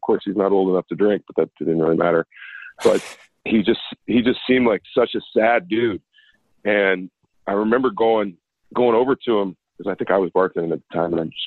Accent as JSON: {"language": "English", "town": "St. Louis", "region": "Missouri", "country": "United States", "tie": "born or raised there", "said": "Growing up in St. Louis, like, it's a Cardinals town. It's a baseball town, right?"}